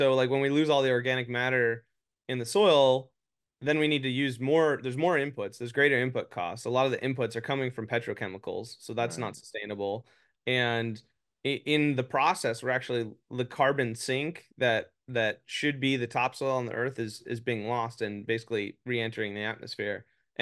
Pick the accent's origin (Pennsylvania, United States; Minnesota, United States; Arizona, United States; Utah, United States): Arizona, United States; Phoenix; I grew up in Phoenix, Arizona, and I felt very disconnected with nature.